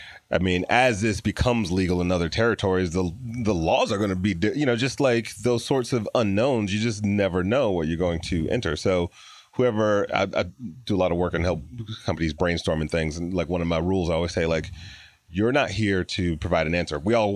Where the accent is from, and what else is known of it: Detroit, Michigan, United States; born or raised there